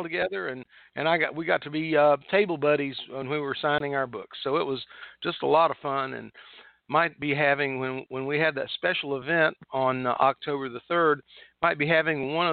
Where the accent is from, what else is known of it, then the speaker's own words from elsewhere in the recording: Spruce Pine, North Carolina, United States; I mean, I'm from the Spruce Pine area. I had family lived up and down there for the first 20 years of my life, and I really like it.